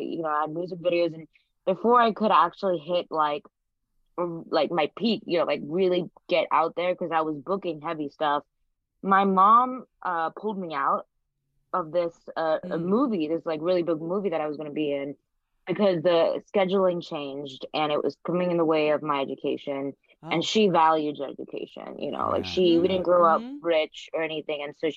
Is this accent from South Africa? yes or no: no; Mumbai, Maharashtra, India; also born or lived in Bangkok, Thailand; I was raised in, I was born in Thailand mm-hmm. and then raised between Mumbai in India and Bangkok in Thailand. And, you know, I'm Indian. My parents are Sikh.